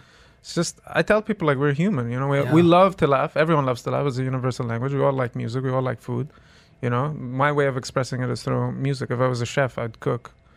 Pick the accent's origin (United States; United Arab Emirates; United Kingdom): United Arab Emirates; Dubai; I remember I was in New York and I was in an Uber. And the guy goes, where are you from? And I go, Dubai.